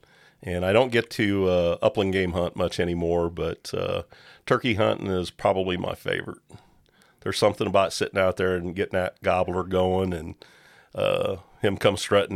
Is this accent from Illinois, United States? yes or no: yes; Golden Eagle, Illinois, United States; I grew up in South Calhoun down in Golden Eagle and grew up hunting small game, squirrels, rabbits, quail, dove.